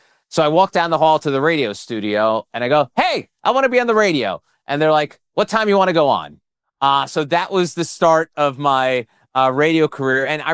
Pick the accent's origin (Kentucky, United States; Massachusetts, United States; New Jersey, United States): New Jersey, United States; growing up in New Jersey with zero connections to Hollywood or show business or media in general, I just did what I could do. So what I started was I went to a state college in New Jersey called William Patterson.